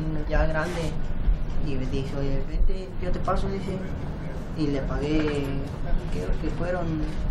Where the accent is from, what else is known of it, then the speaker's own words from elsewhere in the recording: Morelia, Michoacán, Mexico; Yo me vine de Morelia a Matamoros